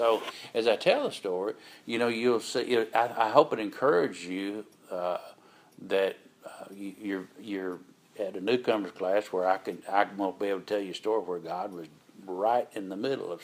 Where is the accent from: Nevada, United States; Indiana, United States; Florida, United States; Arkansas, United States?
Arkansas, United States; Pine Bluff; a man and his family moved to where I grew up in Pine Bluff, Arkansas, over 50 years ago.